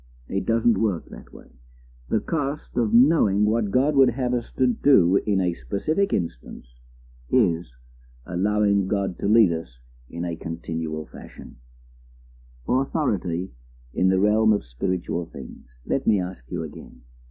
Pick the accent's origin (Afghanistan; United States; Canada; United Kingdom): United Kingdom; England; I come from England.